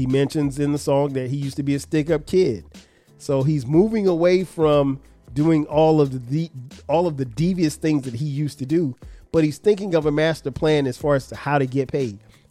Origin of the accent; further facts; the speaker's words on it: Florence, South Carolina, United States; Again, I grew up in Florence, South Carolina. I didn't know where Hollis, Queens was